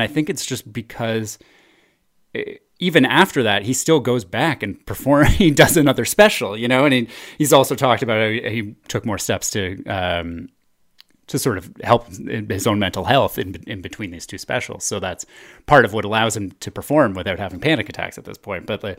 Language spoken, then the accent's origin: English; Massachusetts, United States; I'm from Massachusetts, you know, and in Massachusetts, this is how we do things.